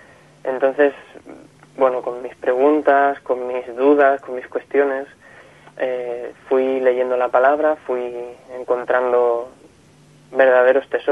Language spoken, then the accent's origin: Spanish; Tarragona, Catalonia, Spain; born there; yo nací en Tarragona hace 22 años, en 1992.